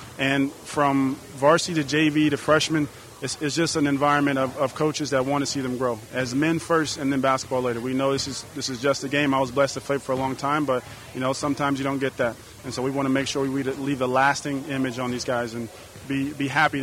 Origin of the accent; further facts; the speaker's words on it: San Francisco, California, United States; now in Sebastopol, United States; Well, I'm originally from San Francisco, and then I moved over to Sebastopol. So I got family in Santa Rosa and in Sebastopol and San Francisco.